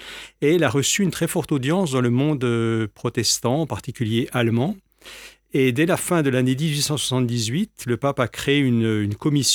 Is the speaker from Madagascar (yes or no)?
no; Montbéliard, Bourgogne-Franche-Comté, France; J'ai 58 ans, je suis originaire du pays de Montbéliard, donc dans le Doubs